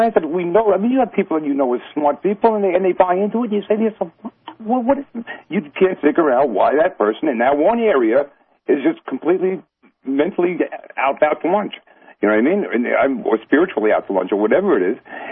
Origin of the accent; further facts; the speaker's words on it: New York City, New York, United States; I grew up in a place called Bay Ridge, which is right across.